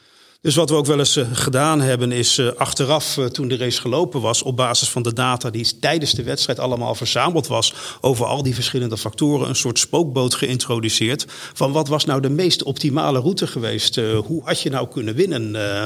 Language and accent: Dutch; Netherlands; Alhoewel we daar ook wel eens goed van geprofiteerd hebben als Nederlanders.